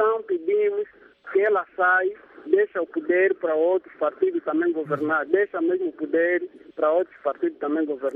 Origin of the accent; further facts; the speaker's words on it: Angola; Então nós como angolanos estamos à espera